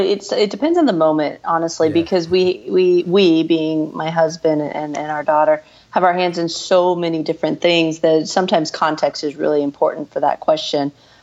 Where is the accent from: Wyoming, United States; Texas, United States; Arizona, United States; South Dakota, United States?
Arizona, United States; Tucson; also born or lived in Kansas; I was born in Kansas. I was raised in Tucson, Arizona, and then, you know, traveled a bunch and everything else, but in the States primarily.